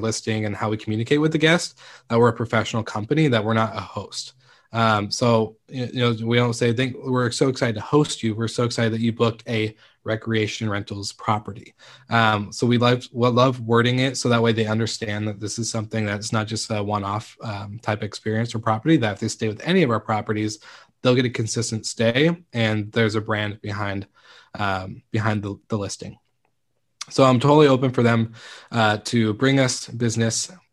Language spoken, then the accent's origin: English; Stanwood, Washington, United States; So I'll explain the destination is actually my hometown. It's Camino Island and Stanwood. So it's kind of like a little island in a city connected right between Seattle and the Canadian border.